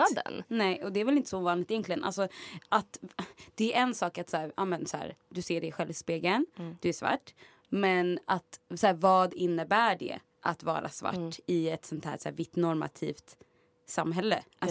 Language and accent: Swedish; Stockholm, Stockholm County, Sweden; alltså jag är från Stockholm